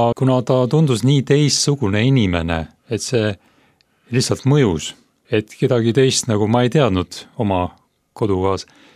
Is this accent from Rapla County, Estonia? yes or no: yes; Kehtna, Rapla County, Estonia; Kehtnas Rapla maakonnas, kus ma üles kasvasin